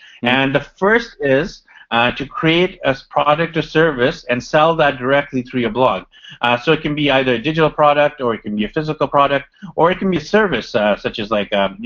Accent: Vancouver, British Columbia, Canada; So I am from Vancouver, BC, Canada. I finished my university here

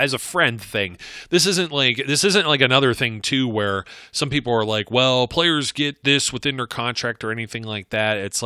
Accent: Ohio, United States; born and raised in Ohio myself, and my mom speaks yinzer, fluent yinzer. It's something that comes – we're like 10 minutes from the Pennsylvania state line.

